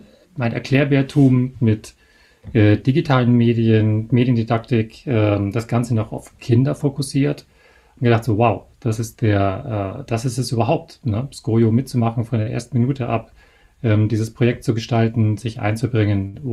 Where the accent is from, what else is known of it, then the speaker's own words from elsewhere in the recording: Bavaria, Germany; ich komme ja aus Bayern